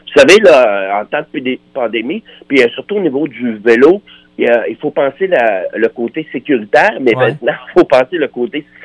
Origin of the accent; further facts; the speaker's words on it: Saint-Ulric, Quebec, Canada; je voulais aller à Saint-Ulric, mon village natal, là.